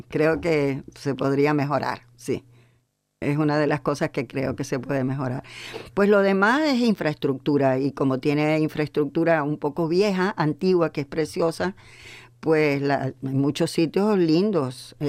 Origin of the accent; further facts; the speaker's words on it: Venezuela; Vengo de Venezuela, sí.